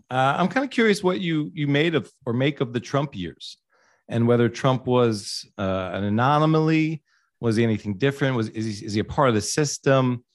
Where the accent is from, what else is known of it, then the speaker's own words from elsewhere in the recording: New York, United States; And as a New Yorker, I was never really, I shouldn't say as a New Yorker, speak for all New Yorkers